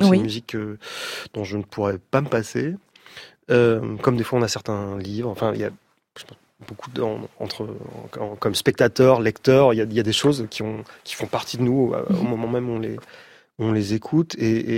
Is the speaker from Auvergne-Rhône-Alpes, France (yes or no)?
no; Grand Est, France; Moi, je viens de petite vallée des Vosges alsaciennes.